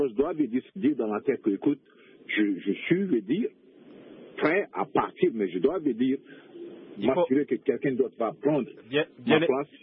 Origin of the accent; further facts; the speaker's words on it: Chad; un ami d'enfance à moi, où on a grandi au Tchad ensemble